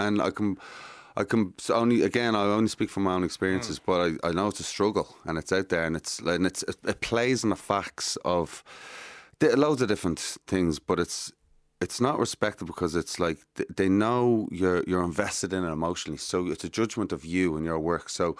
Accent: Ireland; I'm Irish.

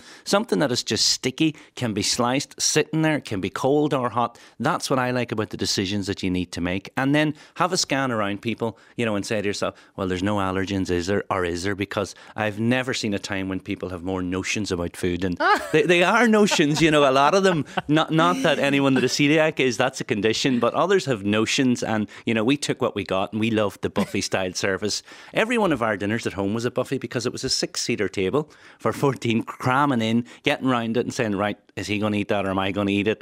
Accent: Ireland; And us as Irish, we need something in our hand to be comfortable.

